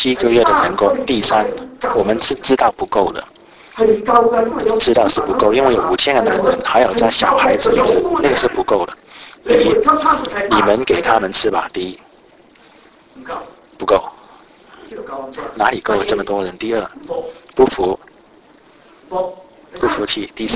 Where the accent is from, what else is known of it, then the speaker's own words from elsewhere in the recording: Malaysia; also born or lived in Hong Kong; 我在马来西亚出生长大，去了香港念神学